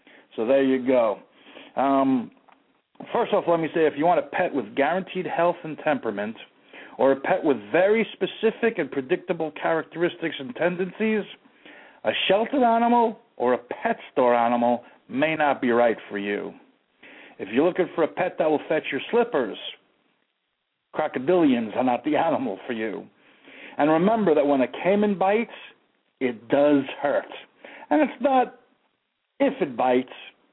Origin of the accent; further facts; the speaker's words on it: Jackson Heights, New York, United States; Richard Daynor and I grew up together in Jackson Heights, went to the same school, junior high school, public school